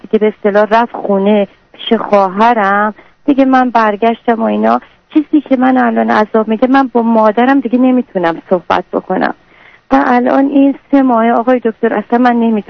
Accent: Iran; moved away; فرار از ایران اومدم

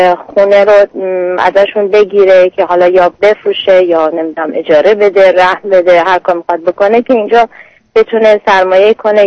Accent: Iran; moved away; از ایران اومدیم بیرون

